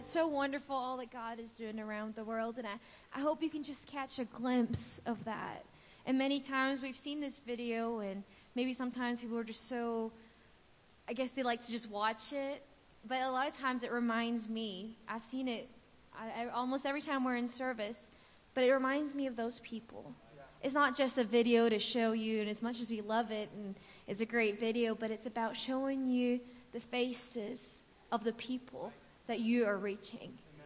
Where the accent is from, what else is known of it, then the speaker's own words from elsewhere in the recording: Scotland, United Kingdom; I grew up in Scotland. My parents are both Scottish, and so I'm a citizen of the United Kingdom. And if you ask about my accent, yes, it sounds a little funny, as in, where is my accent?